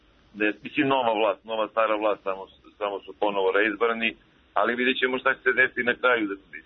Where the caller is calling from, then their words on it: Negotin, Southern and Eastern Serbia, Serbia; Iz Negotina.